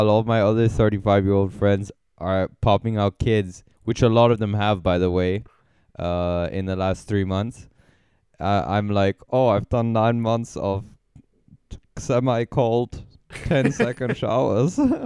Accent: India; Well, I am Indian.

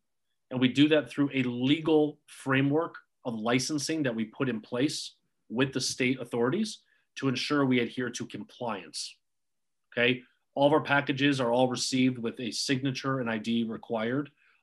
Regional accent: Chicago, Illinois, United States; started out in Illinois because this is where I grew up. This is where I started as an individual. I'm a Chicagoan at heart.

